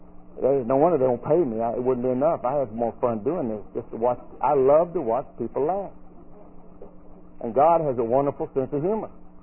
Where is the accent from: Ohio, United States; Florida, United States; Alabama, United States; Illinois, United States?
Alabama, United States; See, I'm from Alabama. I can afford to take a cheap shot.